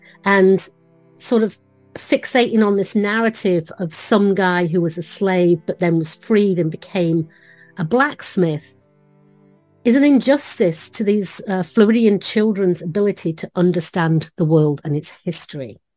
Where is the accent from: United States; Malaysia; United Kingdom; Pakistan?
United Kingdom; And I'm British, and British made a lot of mistakes